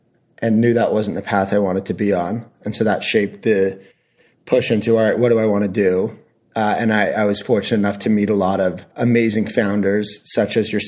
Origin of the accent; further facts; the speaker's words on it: Canada; I'm from Canada originally